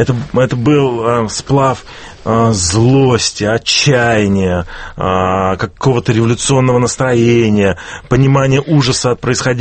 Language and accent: Russian; Belarus; мы, белорусы, воспитаны в уважении к старшим